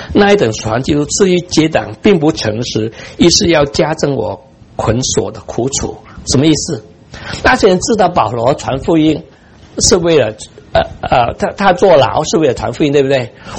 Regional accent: China; 华人，我们是中国人，

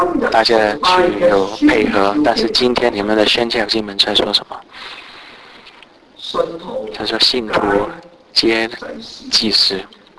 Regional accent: Guangdong, China; 广东话，我们广东人我们有说

